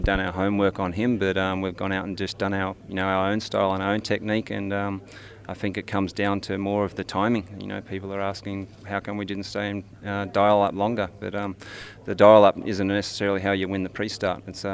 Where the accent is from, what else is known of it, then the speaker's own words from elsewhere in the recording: New Zealand; but for us this far away, it's just great to see so many Kiwis on the side of the canal